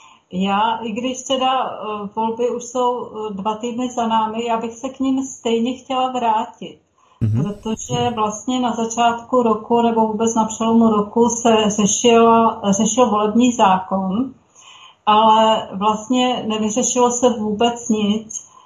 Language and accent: Czech; Ostrava, Moravian-Silesian Region, Czechia; born there; já mám teda řecký původ, protože oba moji rodiče jsou Řekové, ale narodila jsem se už tady v Ostravě.